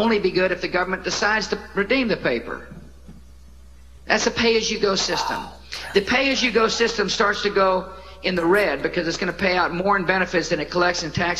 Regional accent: Texas, United States; My home state of Texas, a lot of people rely solely on their Social Security check.

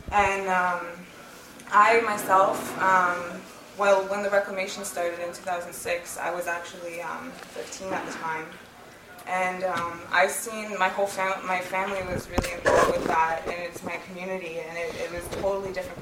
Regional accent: Six Nations, Ontario, Canada; And I'm from Six Nations, and I'm Tuscarora Nation Turtle Clan.

